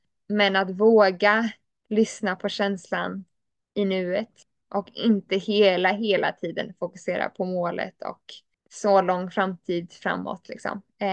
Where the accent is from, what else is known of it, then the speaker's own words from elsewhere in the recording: Sweden; Jag är fortfarande svensk